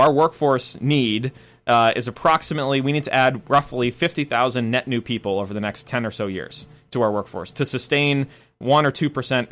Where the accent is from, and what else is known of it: Cumberland, United States; born or raised there